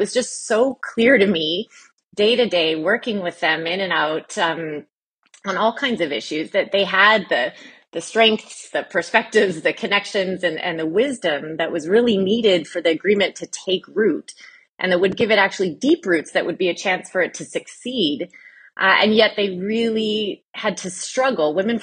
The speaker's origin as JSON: {"language": "English", "town": "Edmonton", "region": "Alberta", "country": "Canada", "tie": "born or raised there", "lives_now": "Ottawa, Canada", "said": "But I grew up just outside of Edmonton, Alberta, which for some of the listeners who may not know is located in the west of Canada and is the northernmost city in North America with a population of over a million people."}